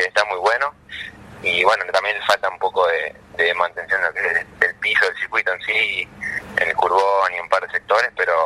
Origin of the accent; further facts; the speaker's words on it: San Francisco, Córdoba, Argentina; en Córdoba, en Altagracia, cerquita de donde soy, de San Francisco